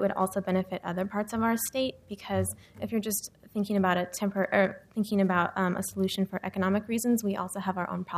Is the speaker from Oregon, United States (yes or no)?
yes; Oregon, United States; And personally, I'm from Southern Oregon, and that's the timber capital of the world.